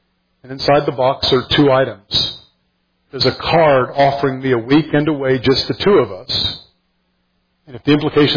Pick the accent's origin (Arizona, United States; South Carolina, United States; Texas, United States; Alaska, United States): Texas, United States; Austin; when I was a teenager growing up in Austin, Texas at the time.